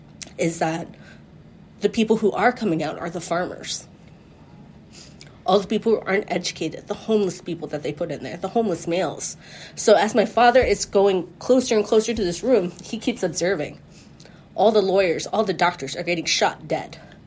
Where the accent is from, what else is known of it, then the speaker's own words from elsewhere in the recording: Columbus, Ohio, United States; I am 39 years old, and I was born and raised in Columbus, Ohio